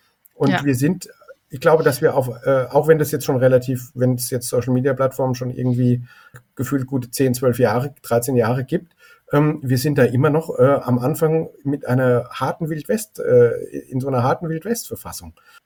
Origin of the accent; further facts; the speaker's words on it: Germany; Ich bin sehr gerne in Deutschland groß geworden, in einer freiheitlichen Demokratie